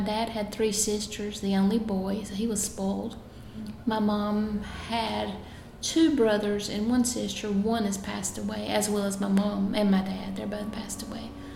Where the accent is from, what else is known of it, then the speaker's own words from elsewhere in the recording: Newton Grove, North Carolina, United States; I did. I grew up in Newton Grove, which is about 8 miles from here, so not far at all.